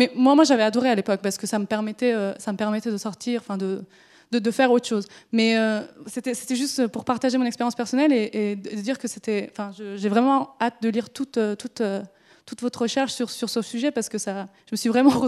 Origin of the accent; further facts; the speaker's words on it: France; Je suis française. Et j'étais dans un quartier qu'on appelle les US en France, c'est des zones urbaines sensibles.